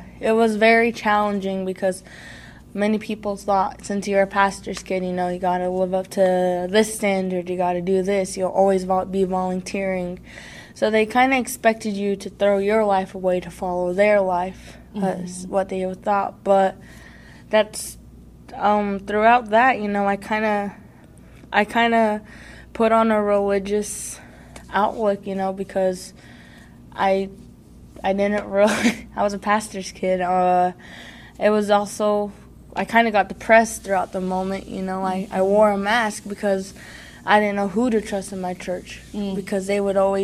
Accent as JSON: {"language": "English", "region": "New Mexico", "country": "United States", "said": "I'm from the Navajo Reservation in New Mexico, and I'm 17 years old. I'm a little Navajo girl doing stuff for Jesus."}